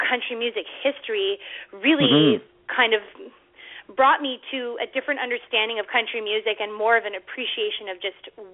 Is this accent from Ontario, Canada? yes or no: yes; Ottawa, Ontario, Canada; For me, I grew up in Ottawa, but most of my mother's side of the family lives in southern Ontario, and I have gone up to Tillsonburg, Ontario, probably about, I would say, between 5 and 6 times a year